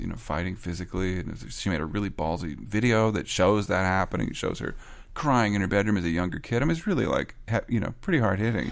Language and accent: English; Canada; I'm Canadian